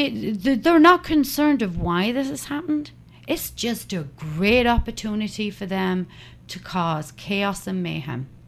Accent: England, United Kingdom; When I was growing up in England, but I was, you know, a kid. I'll say a kid. It was like I was around about 10 years old.

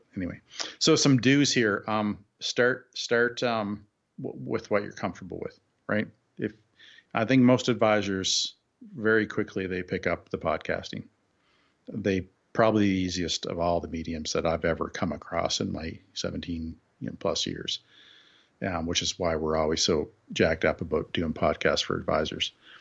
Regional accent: Canada; I am Canadian.

